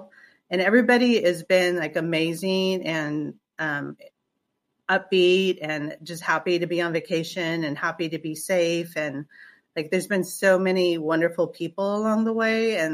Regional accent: California, United States; And I'm from California. I'm now, it seems like, on this Eastern Standard Time zone.

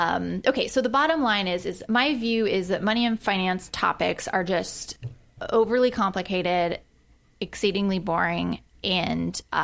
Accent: California, United States; growing up in Orange County, you don't go to L.A. a lot, which is weird.

